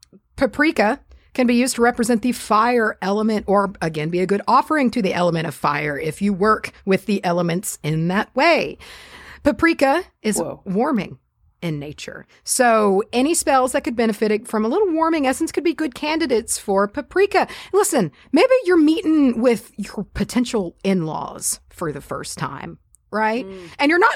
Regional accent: Texas, United States; I'm a Texan and I can handle about a 4 on a spice level.

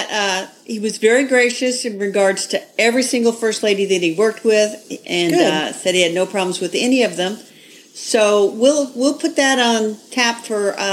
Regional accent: Indianapolis, Indiana, United States; from Indianapolis, Indiana.

